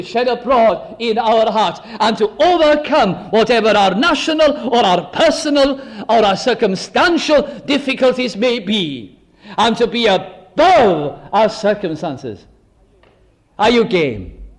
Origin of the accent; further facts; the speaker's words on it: Wales, United Kingdom; As a nation, as Welsh people, we are famous.